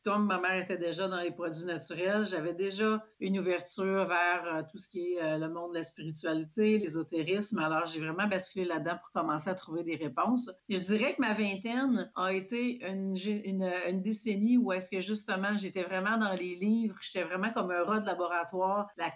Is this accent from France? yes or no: no; Quebec, Canada; je viens d'une petite région dans le nord du Québec pour laquelle j'ai toujours habité jusqu'à, je dirais, là, 2 ans.